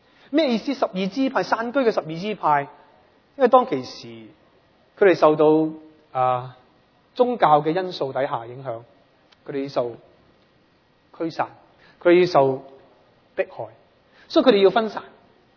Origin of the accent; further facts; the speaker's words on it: Canada; 我哋加拿大人咧，基本上咧，真系都谂住佢哋攞金牌。